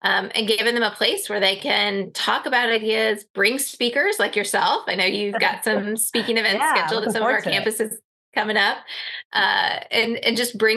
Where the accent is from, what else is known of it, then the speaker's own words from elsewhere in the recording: Indiana, United States; Well, I am from Indiana originally and went out to the University of Virginia for college.